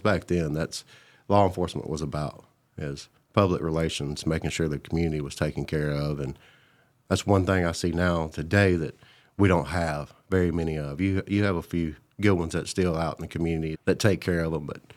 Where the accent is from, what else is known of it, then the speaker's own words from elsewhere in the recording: Senatobia, Mississippi, United States; Senatobia, Mississippi. About 30 minutes south of Memphis, Tennessee.